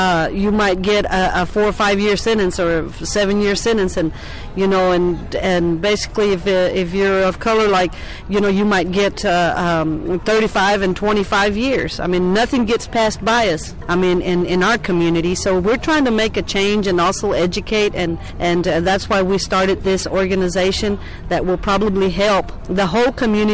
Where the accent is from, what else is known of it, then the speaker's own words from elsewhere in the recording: Tulia, Texas, United States; I can speak personally, I grew up in Tulia.